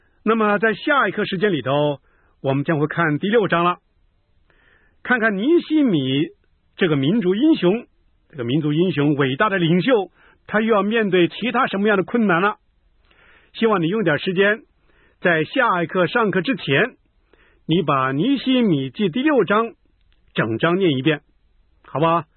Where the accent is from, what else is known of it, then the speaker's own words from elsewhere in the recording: China; 我们中国人都称我们中国人是礼仪之邦嘛